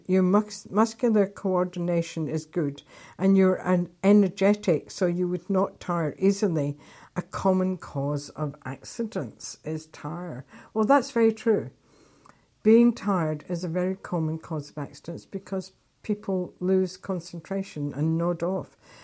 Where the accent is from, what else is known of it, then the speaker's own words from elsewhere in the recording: Scotland, United Kingdom; because I was brought up in Scotland